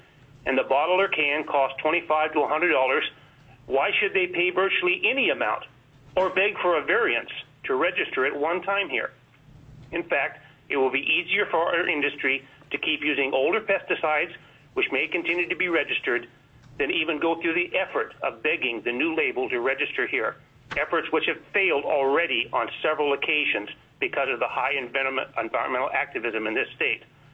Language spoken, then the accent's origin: English; Fairbanks, Alaska, United States; Personally, I was born and raised in Fairbanks and have raised five children in Alaska.